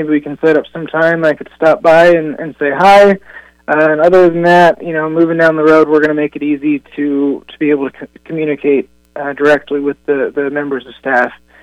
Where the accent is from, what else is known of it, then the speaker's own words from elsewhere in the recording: Frankfort, Indiana, United States; Frankfort for me growing up in Indiana feels, normal, feels like home